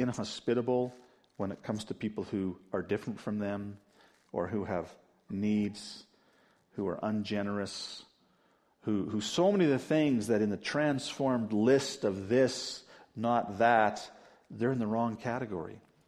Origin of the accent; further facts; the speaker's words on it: Louisville, Kentucky, United States; born there; When I was born in Louisville, Kentucky, Dad was going to seminary down there